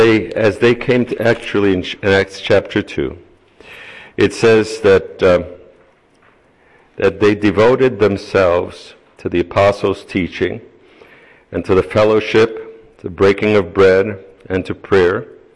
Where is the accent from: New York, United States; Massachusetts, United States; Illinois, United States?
New York, United States; New York City; first language Spanish; English is a second language; also born or lived in Puerto Rico; I speak Spanish fluently. Grew up in New York City. They took me from Puerto Rico to New York City when I was 3 months old. And then we, my family settled there. We only spoke Spanish at home.